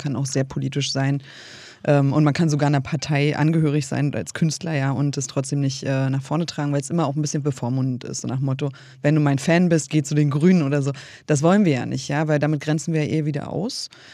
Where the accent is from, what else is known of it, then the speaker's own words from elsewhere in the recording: Kiel, Schleswig-Holstein, Germany; gibt es dafür Räume in meiner Heimatstadt Kiel?